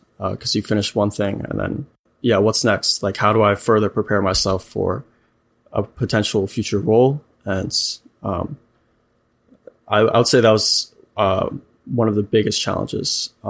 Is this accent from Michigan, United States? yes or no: no; New York, United States; I'm from New York in the US.